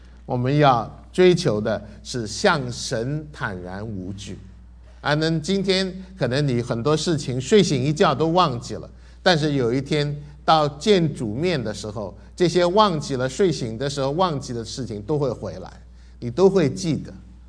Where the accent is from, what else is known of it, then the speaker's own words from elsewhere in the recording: China; 我们中国人很欢喜说独善其身